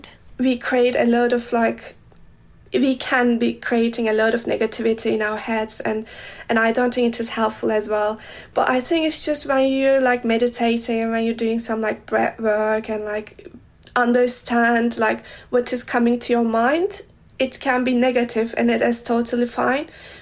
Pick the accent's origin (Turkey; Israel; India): Turkey; English is a second language; now in Germany; Yeah, and I am Turkish. Like I'm coming from Turkey, so where we have a lot of sunlight.